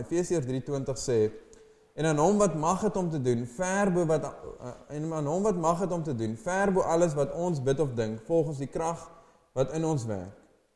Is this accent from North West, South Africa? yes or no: yes; Brits, North West, South Africa; ek het groot geword in Brits in die Noordwes